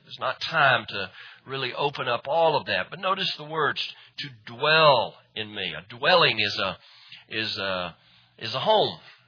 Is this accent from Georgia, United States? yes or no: yes; Hapeville, Georgia, United States; I remember I grew up in Hapeville, and I knew all the ins and outs of Hapeville.